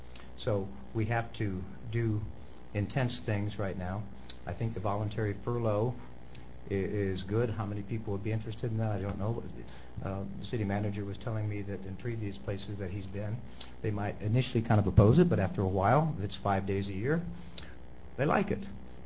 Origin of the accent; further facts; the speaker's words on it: Ohio, United States; including my hometown to a certain degree in Ohio.